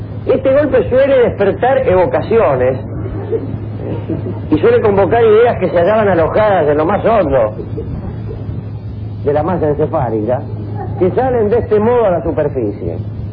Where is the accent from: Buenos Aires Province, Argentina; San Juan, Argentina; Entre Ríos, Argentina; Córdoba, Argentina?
Buenos Aires Province, Argentina; Lobos; Yo no soy de estos pagos, yo soy de Lobos.